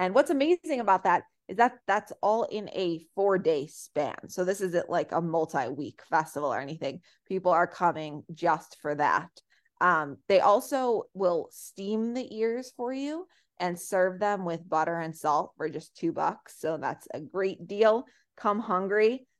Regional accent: Chicago, Illinois, United States; because I'm very much from the Chicago area

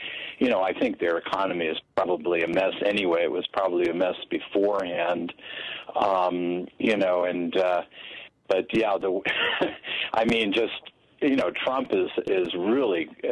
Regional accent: New York, United States; I grew up in New York, some of the worst crime families.

